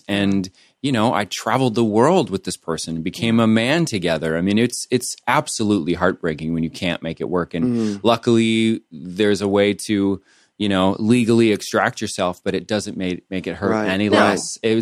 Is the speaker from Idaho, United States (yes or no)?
yes; Idaho, United States; Yeah, I'm from Idaho, a teeny little town, like 1,200 people in the town. We grew up with no running water.